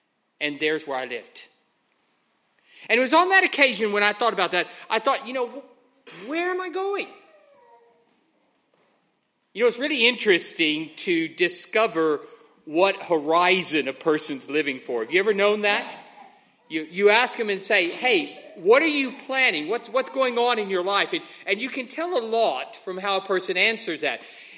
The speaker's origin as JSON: {"language": "English", "region": "Texas", "country": "United States", "tie": "born or raised there", "said": "I grew up in West Texas"}